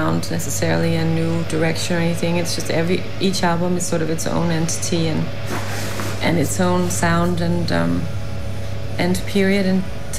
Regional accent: Denmark; moved away as an adult; We're from Denmark, although we haven't lived there for the past 10, 11 years. But we met back in Denmark in 99 or 2000.

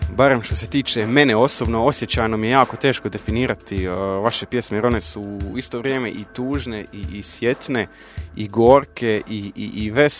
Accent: Mostar, Federation of Bosnia and Herzegovina, Bosnia & Herzegovina; na prvi spomen da dolazim iz Mostara

